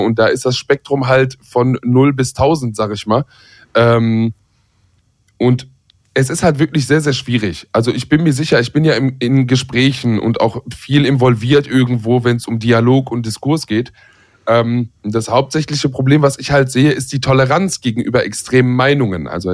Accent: Palestine; und wie begegnen mir Menschen als Palästinenser jetzt zum Beispiel oder meiner Familie

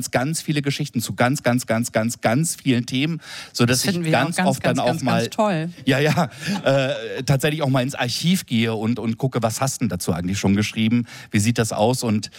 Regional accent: Berlin, Germany; Und als Berliner an so einen Ort zu kommen, das ist so...

